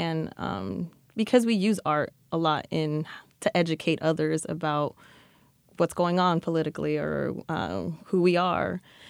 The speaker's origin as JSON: {"language": "English", "town": "Oak Park", "country": "United States", "tie": "born or raised there", "said": "where I grew up in Oak Park, there wasn't much food accessibility"}